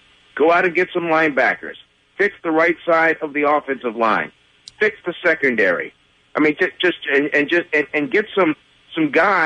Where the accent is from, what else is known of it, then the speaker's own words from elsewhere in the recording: East Coast, United States; But you know what? I'm from the East Coast. I know what East Coast bias is.